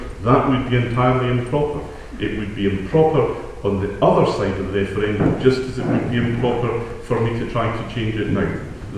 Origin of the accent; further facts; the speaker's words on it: Scotland, United Kingdom; because I'm a Scot, and my country has just decided